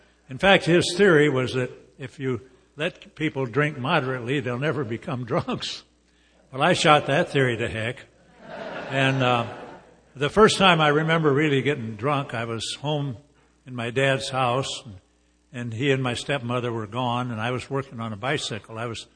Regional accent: Nebraska, United States; But I was born in Nebraska at a very early age and grew up there during what is called the Great American Depression.

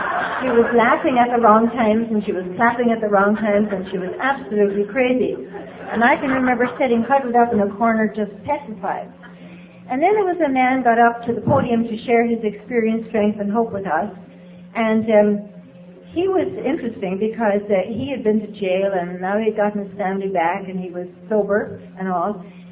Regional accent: Northern Ireland, United Kingdom; I come from Ireland, and I come from the northern part of Ireland

